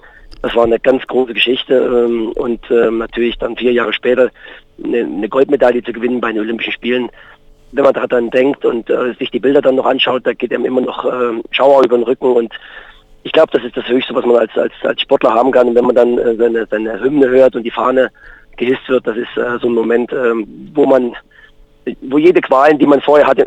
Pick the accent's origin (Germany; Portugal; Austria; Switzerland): Germany; Großbreitenbach, Thuringia; ich bin in Großbreitenbach groß geworden. Da gab es eh nicht viel andere Sachen, die man machen konnte, außer Fußball noch.